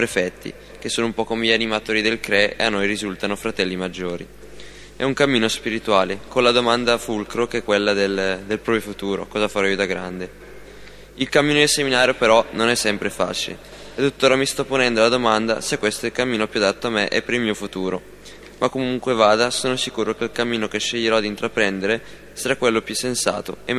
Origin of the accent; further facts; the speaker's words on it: Stezzano, Lombardy, Italy; ho 17 anni e vengo da Stezzano.